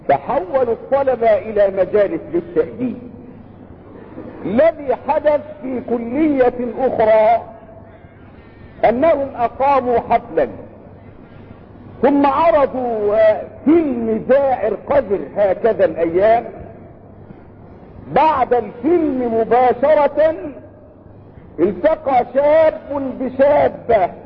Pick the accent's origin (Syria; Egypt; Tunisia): Egypt; في بلدنا مصر